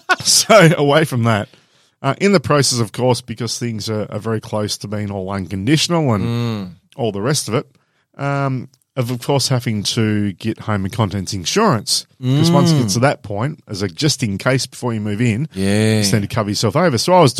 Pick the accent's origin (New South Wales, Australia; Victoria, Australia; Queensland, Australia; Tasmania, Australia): Tasmania, Australia; Oh, I'm actually from Tassie. Tassie's my home state.